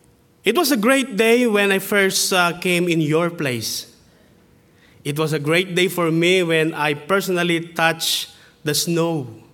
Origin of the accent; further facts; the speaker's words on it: Philippines; born there; When I was 16 years old, I was born in the Philippines.